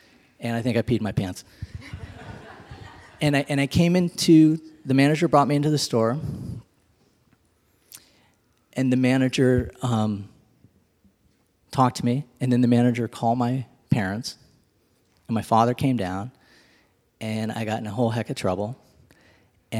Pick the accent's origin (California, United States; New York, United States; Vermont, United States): California, United States; Burlingame; growing up in Burlingame as a boy